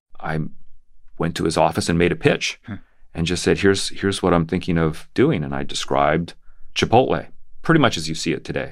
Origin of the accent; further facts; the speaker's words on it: Colorado, United States; I was intrigued that, you know, growing up in Colorado, this is not how we ate burritos.